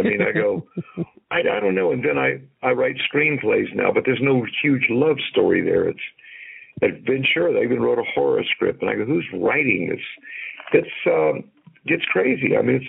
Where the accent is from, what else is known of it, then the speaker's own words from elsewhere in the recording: Tarpon Springs, Florida, United States; Basically, Tarpon Springs, with the Greek influence, was a great place to grow up. Plus, if we wanted a big town, we'd go shopping in Tampa, or we'd go hang out on Clearwater Beach and chase women, chase girls. It was just a great way to grow up.